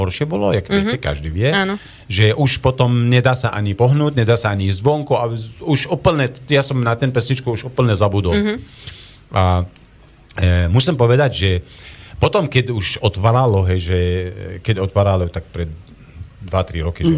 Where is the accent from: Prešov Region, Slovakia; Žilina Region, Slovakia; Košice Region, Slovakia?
Košice Region, Slovakia; Košice; accent: eastern Slovak; lebo ja som Košičan, ako dlho som v Košice, tak pre mňa tej, možno aj tej jazyk, že už taký tej východňarský jazyk je stále taký, že veľmi podobá.